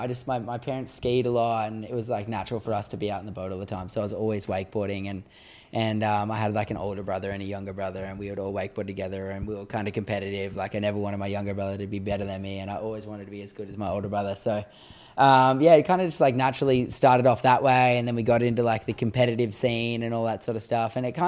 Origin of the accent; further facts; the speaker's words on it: Newcastle, New South Wales, Australia; Yeah, I grew up in Newcastle, Australia, in this small town called Madawi.